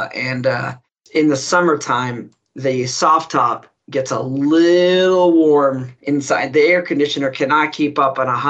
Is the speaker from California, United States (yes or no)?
yes; California, United States; like grew up racing dirt bikes and then always growing up in California, watching my dad race off.